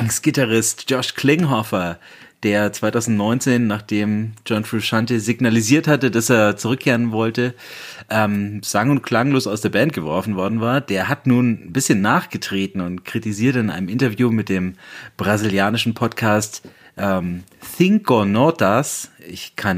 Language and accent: German; Bamberg, Bavaria, Germany; aus meiner Heimatstadt Bamberg